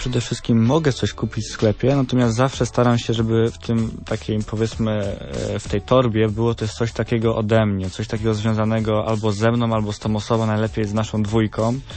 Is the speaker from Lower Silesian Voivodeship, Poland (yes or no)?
no; Greater Poland Voivodeship, Poland; ostatnio jestem z Wielkopolski